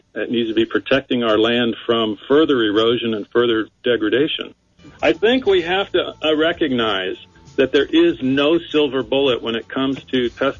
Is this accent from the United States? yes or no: yes; Fresno, California, United States; I lived in Fresno, I grew up in Fresno, and then got my PhD at Davis